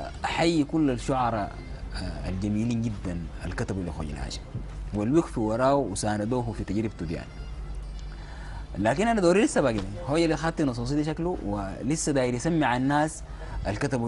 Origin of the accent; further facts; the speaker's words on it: Sudan; ونحن كسودانيين لما نعز الزول